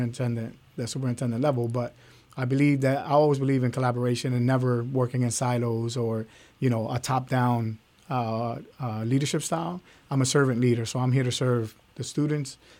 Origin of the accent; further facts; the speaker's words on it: Philadelphia, Pennsylvania, United States; Growing up in North Philadelphia, that to me is success